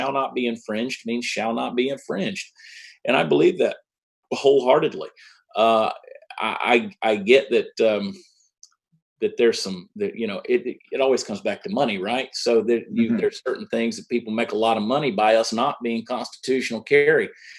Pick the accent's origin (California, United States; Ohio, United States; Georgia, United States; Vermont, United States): Georgia, United States; also born or lived in New Jersey, United States; I was conceived in Dallas. I was born in New Jersey. I lived there, I'm sure you can tell from the accent, exactly four months. I grew up in the state of Georgia and went to school at the University of Georgia